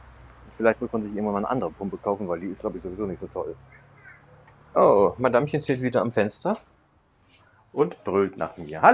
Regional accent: Lower Saxony, Germany; der mir aus meiner Heimatstadt bekannt ist. Die kommen auch aus Osnabrück oder aus Bissendorf.

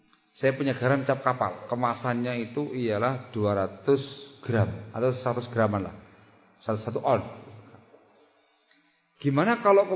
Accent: East Java, Indonesia; Saya orang Madura.

